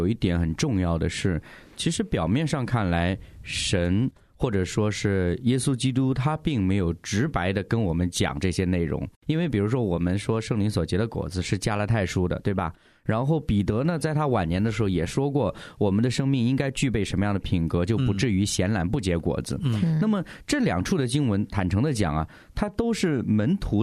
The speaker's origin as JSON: {"language": "Chinese", "region": "North China", "country": "China", "tie": "born or raised there", "said": "我小的时候就是因为生活在北方，很喜欢吃馒头的。那我们老家那种馒头呢，"}